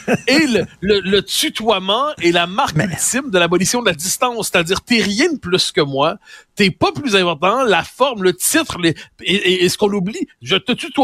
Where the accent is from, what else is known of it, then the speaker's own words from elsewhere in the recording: Quebec, Canada; je suis québécois, donc je tutoie plus facilement que les Français ne tutoient